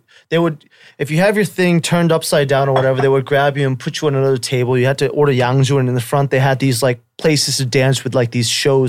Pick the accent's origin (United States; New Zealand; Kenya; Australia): United States; the South; Well, I'm from the South. We had like Chick-fil-A and…